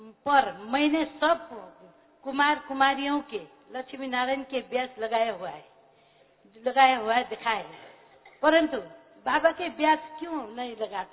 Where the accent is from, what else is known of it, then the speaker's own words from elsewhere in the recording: Nepal; Hindi is a second language; मैं नेपाल से आया हूँ … मैं एक हिंदी तो उतना अच्छा नहीं आता है